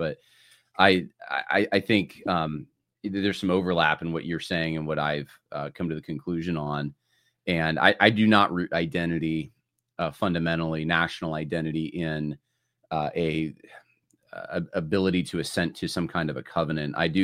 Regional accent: New York, United States; I'm probably more Californian than anything else, even though I was raised in New York because of my parents

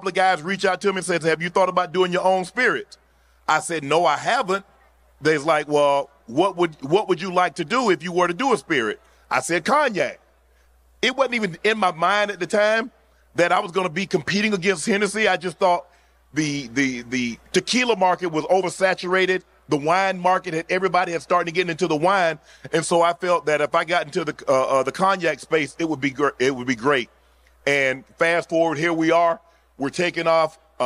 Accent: Georgia, United States; I live in Atlanta. I'm from Georgia.

